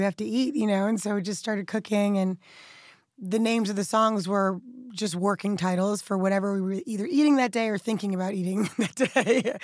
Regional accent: United States; And I'm very American.

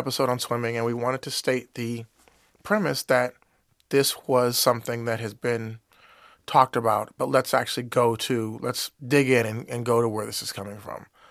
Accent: Inglewood, California, United States; She's biracial. I'm from Inglewood. The character's from Compton.

